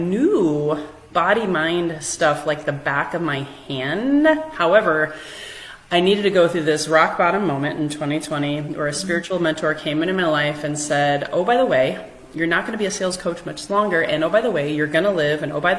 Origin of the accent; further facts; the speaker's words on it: Minneapolis, Minnesota, United States; And I may be a little sensitive to this right now because of what's happening in Minneapolis, my hometown.